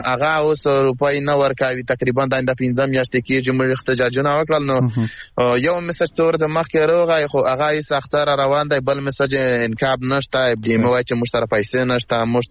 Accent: Khyber Pakhtunkhwa, Pakistan; now in Afghanistan; موږ د وزیرستان ډیپیز یو کنه. نو هغه موږ چې کډوال شو د وزیرستان افغانستان ته، بیا دلته راغلو

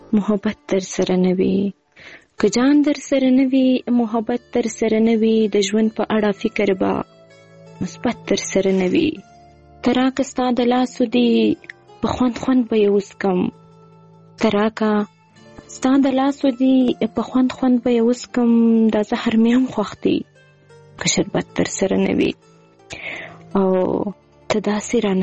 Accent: Kandahar, Afghanistan; now in Quetta, Pakistan

